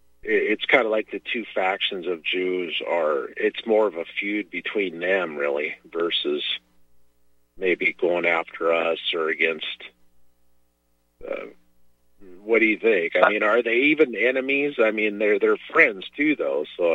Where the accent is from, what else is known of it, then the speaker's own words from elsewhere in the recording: Pacific Northwest, United States; I grew up in the Northwest, and we never had forest fires just burning out of control for months and months.